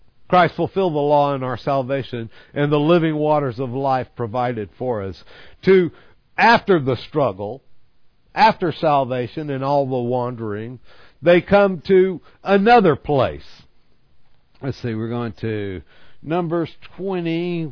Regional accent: Texas, United States; Kadesh, or Kadesh, I'm from East Texas, so I say Kadesh, right?

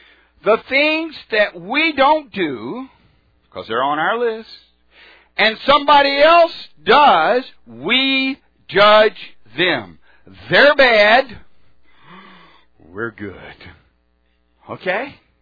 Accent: Houston, Texas, United States; And when I grew up in Houston, and that's where Herman and I met, and we both grew up in Houston, I've known Herman for about 45 years or so.

